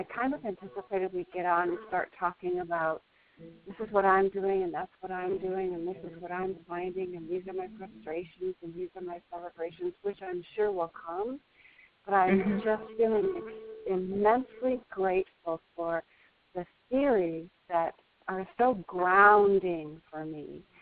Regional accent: Denver, Colorado, United States; I'm from Denver, Colorado

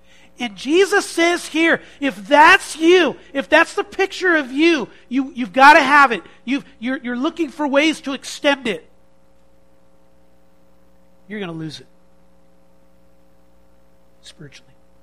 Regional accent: United States; I'm an American. I don't know if you can tell by the accent or the look. I don't belong here.

